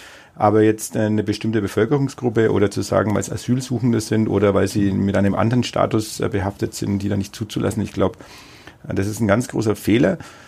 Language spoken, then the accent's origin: German; Bad Windsheim, Bavaria, Germany; Und kann ich jetzt so ein bisschen aus meinem Heimatort auch berichten. Also selbst in Bad Windsheim, genauso wie in Neustadt-Aich.